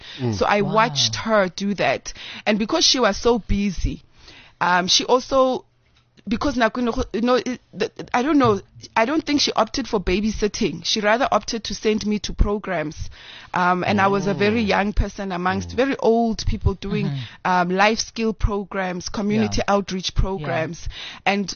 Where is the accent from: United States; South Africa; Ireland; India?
South Africa; Johannesburg, Gauteng; Originally, I'm from Johannesburg. Kiri Josie yeah. through and through.